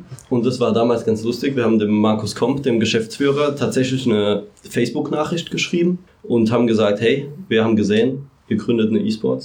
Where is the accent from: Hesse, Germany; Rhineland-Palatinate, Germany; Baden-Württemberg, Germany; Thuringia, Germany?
Baden-Württemberg, Germany; Mannheim; ich bin Mannheimer, der Marco ist auch Mannheimer gebürtiger.